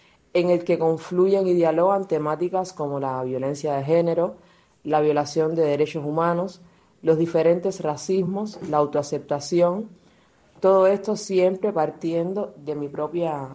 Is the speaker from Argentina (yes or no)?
no; Havana, Cuba; soy nacida y residente en La Habana, Cuba